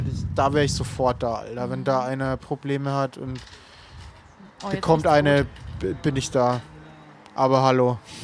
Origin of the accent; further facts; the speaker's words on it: Bavaria, Germany; Meine Heimat ist in der Nähe von Bamberg. Und ich komme aus einem richtig kleinen Kaff, so viel dazu. Das ist dem einzigen kleinen Kaff in der Umgebung, das eine riesengroße Disco hat.